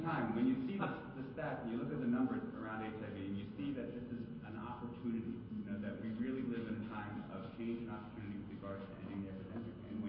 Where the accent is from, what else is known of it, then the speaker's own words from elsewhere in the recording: Quebec, Canada; I'm from Quebec